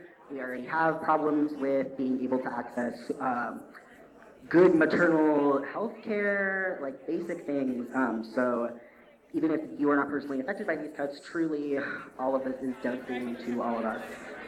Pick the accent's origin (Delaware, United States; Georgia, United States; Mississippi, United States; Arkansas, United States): Georgia, United States; moved away as an adult; Spent the majority of the beginning of my life in Georgia, left at 18, went to college in Northern Virginia.